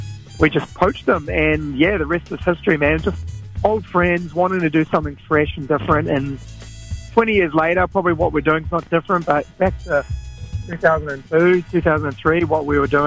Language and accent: English; Auckland, New Zealand; growing up in Tamaki Makaurau, it's like, oh, we'll do the roadie to Hamilton.